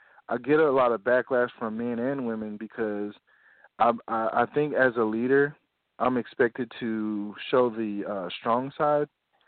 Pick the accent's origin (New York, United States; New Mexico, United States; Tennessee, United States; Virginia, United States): Tennessee, United States; Nashville; I'm from Nashville, Tennessee. I'm 41 years old, father of four